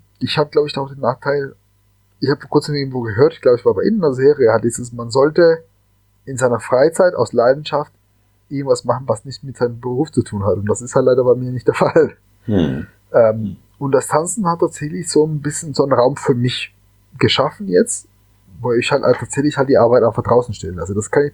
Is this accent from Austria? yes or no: no; Cali, Valle del Cauca, Colombia; German is a second language; Ich komme aus der Weltsalzer Hauptstadt. Ich bin ein gebürtiger Kolumbianer und bin in Cali aufgewachsen.